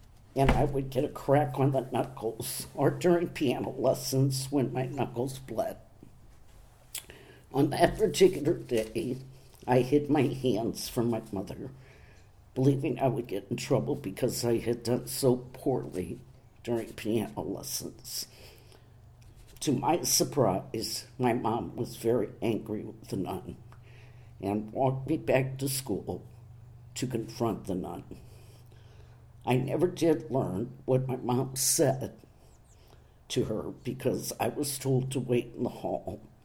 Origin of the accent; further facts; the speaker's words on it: St. Louis, Missouri, United States; I was born and raised in St. Louis at the old St. Anthony's Hospital on Merrimack. I went to school in St. Louis.